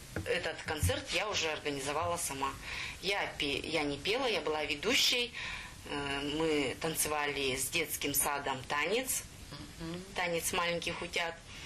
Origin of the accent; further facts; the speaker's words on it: Ushakovo, Russia; Да, я сама из Ушакова